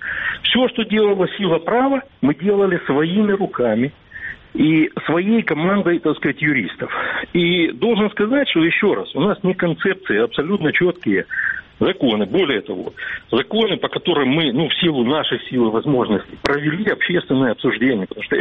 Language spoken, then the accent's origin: Russian; Crimea, Ukraine; Я крымчанин, я там родился, я точно намерен вернуться в Крым без оккупантов.